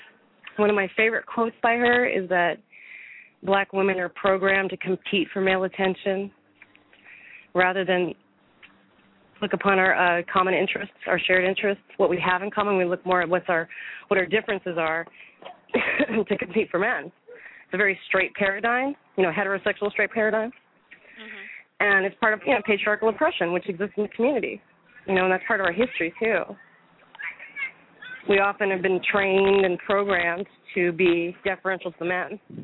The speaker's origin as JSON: {"language": "English", "town": "San Francisco", "region": "California", "country": "United States", "tie": "born or raised there", "also_born_or_lived": "Berkeley", "said": "No, I grew up in the Bay Area, in San"}